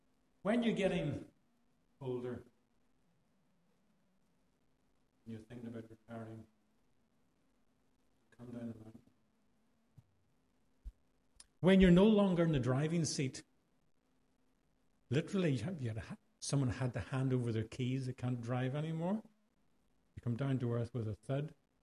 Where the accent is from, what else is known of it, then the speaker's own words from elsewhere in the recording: Ireland; accent: Irish; But let me just read with my Irish accent.